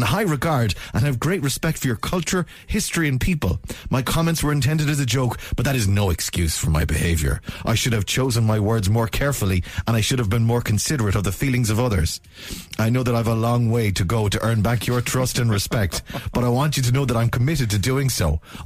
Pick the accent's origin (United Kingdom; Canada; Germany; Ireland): Ireland; As an Irish person